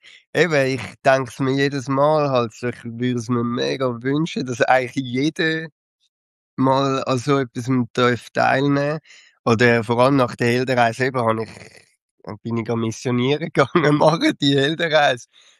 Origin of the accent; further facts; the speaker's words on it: Zurich, Switzerland; also ich komme jetzt aus Zürich